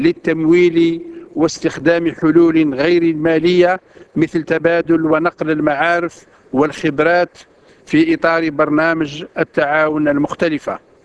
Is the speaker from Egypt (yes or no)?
no; Algeria; لأعرب باسم بلدي الجزائر عن امتناننا العميق